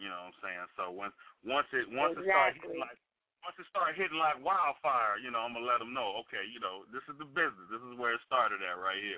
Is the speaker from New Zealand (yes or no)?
no; Chicago, Illinois, United States; now in Arizona, United States; You know, I'm from Chi-Town, so it's a little different out there.